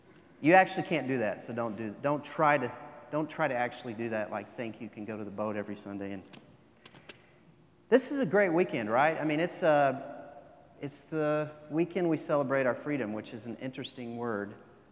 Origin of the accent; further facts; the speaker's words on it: United States; And I am thankful to be an American.